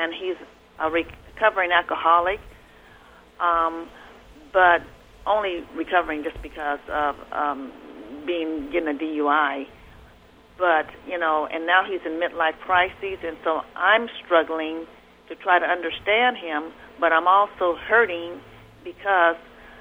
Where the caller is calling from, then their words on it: Ohio, United States; I'm calling from Ohio.